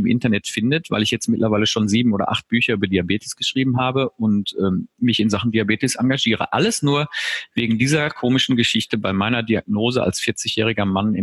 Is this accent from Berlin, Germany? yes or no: no; Hagen, North Rhine-Westphalia, Germany; now in Bochum, Germany; ich lebe ja im Ruhrgebiet in Bochum. Ich bin umgezogen vor, weiß ich nicht, 25 Jahren aus meiner Heimatstadt Hagen, wo ich einen Hausarzt hatte, nach Bochum.